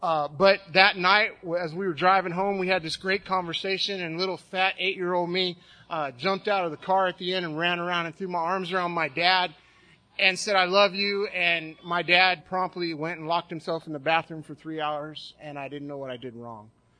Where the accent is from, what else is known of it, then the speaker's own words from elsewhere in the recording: Austin, Texas, United States; growing up in Austin was a lot different in the 80s, especially back when the drinking age was 18.